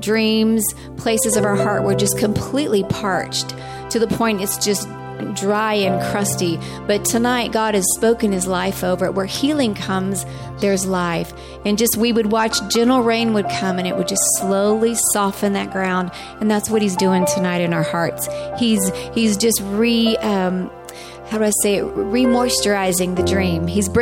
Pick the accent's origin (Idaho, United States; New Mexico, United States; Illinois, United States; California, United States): New Mexico, United States; we were raised in New Mexico, I was born in New Mexico, and very dry there.